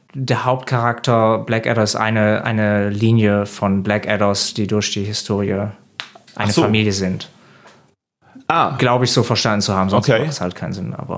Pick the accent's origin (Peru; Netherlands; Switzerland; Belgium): Belgium; Bütgenbach, Wallonia; Ich bin in Bütchenbach aufgewachsen, das ist ein kleines Dorf mit einem wunderschönen See nebendran.